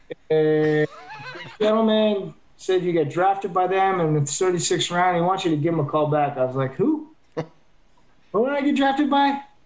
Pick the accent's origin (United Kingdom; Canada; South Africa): Canada; I'm Canadian.